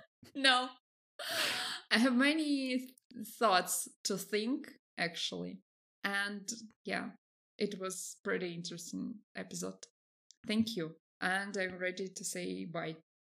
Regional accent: Russia; English is a second language; not everyone still understand that I'm from Russia.

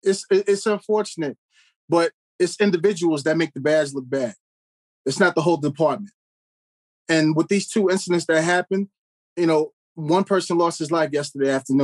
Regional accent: New York, United States; By being real with them. Yeah, I'm from New York. I have fun.

